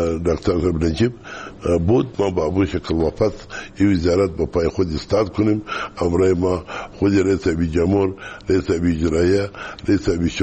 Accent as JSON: {"language": "Persian", "region": "Kandahar", "country": "Afghanistan", "said": "ما از کندهار هستیم."}